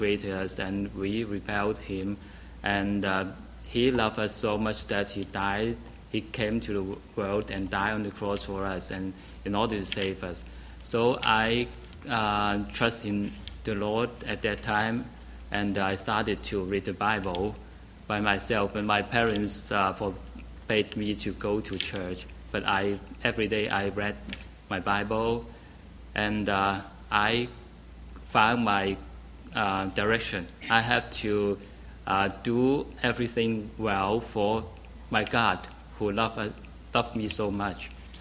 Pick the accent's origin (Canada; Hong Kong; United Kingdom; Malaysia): Hong Kong; English is a second language; moved away as an adult; now in United States; I came from Hong Kong last year.